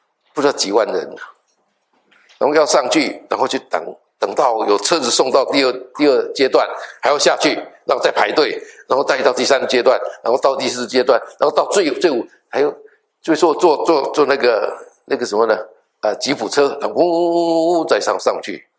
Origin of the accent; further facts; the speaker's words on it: Taiwan; 我从小在台湾那个地理，哇，那是很漂亮的地方啊